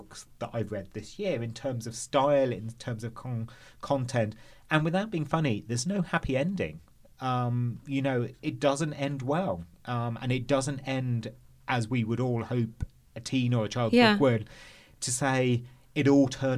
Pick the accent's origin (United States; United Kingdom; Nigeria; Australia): United Kingdom; England; Certainly, when I was growing up in England, we had to sell raffle tickets every year